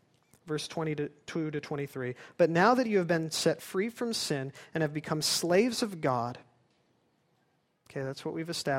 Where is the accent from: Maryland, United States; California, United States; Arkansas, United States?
California, United States; I was from California. That's probably reason enough.